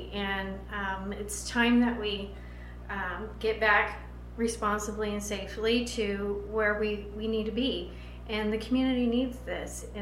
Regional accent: Chowchilla, California, United States; Well, I grew up in Chowchilla, and I'm the fourth generation there.

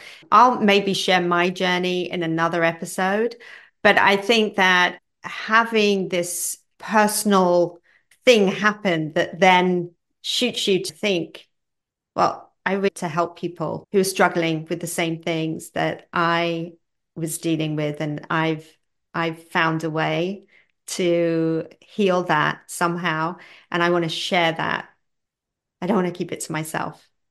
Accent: London, United Kingdom; now in United States; You'll hear from my accent. You'll probably recognize it. I'm from the UK, from London, but I've been living in Florida for the last 13 years in July.

